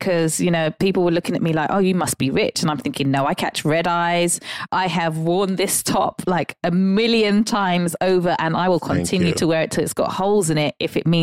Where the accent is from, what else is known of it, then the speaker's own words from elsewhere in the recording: London, United Kingdom; now in Las Vegas, United States; I hail from London yeah. and, you know, living here in Las Vegas.